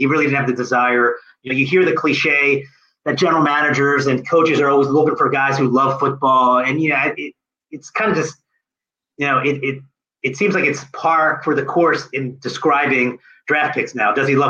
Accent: Philadelphia, Pennsylvania, United States; You know, I'm from Philadelphia, and Ben Simmons made a lot of money

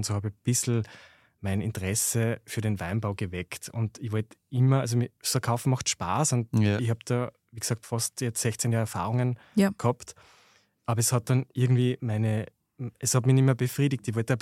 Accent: Upper Austria, Austria; ich komme nicht aus einem Weingebiet und schon gar nicht im Innviertel, wo ich herkomme. Aber ich bin in die Gastronomie geboren.

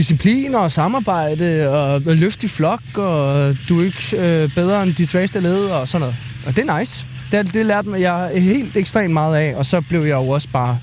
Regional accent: Skælskør, Zealand, Denmark; som kommer ned fra Skelskør og er fra der, hvor jeg kommer fra

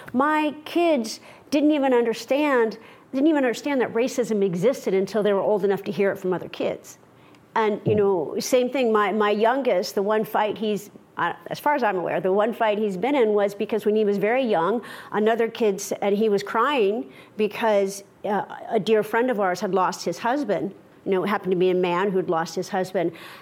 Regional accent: Indiana, United States; when I had this platinum blonde mother and this dark Indian father, and the Ku Klux Klan would bang on our windows in rural Indiana

